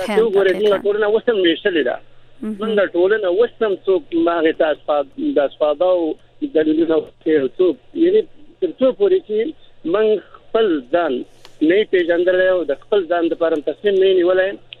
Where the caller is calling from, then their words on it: Saudi Arabia; زه په سعودي عربستان کښې یم